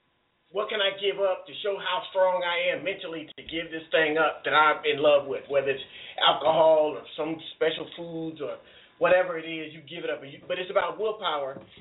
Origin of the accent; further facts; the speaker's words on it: Florida, United States; But I've got my long johns on, because I'm from Florida, so I got thin blood.